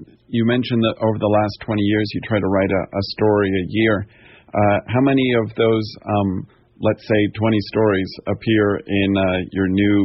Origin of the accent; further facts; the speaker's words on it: Washington, District of Columbia, United States; I grew up in Washington, D.C., and I could see Discord House from my back porch and was good friends with all of the Mackays.